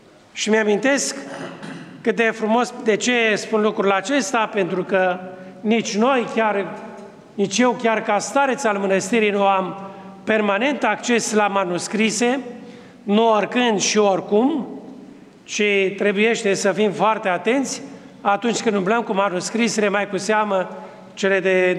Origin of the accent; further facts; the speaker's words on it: Suceava County, Romania; pentru noi ca bucovineni, căci aici, în biserică, marea majoritate, sunteți de aici, din Bucovina